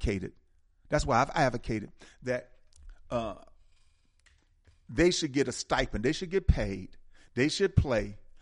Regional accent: Milwaukee, Wisconsin, United States; I remember Al McGuire at Marquette. I'm from Milwaukee.

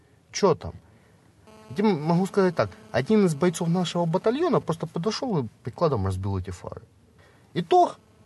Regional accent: Donetsk, Donetsk Oblast, Ukraine; Да, я дончанин, мне домой дороги нет.

